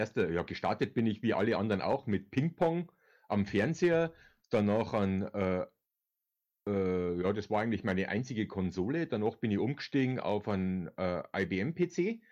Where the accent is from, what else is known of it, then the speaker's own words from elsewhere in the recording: Bad Tölz, Bavaria, Germany; Nachdem, dass ich schon 50 plus bin, ich komme aus Bayern, wie man vielleicht hört, in der Nähe von München, aus Bad Tölz.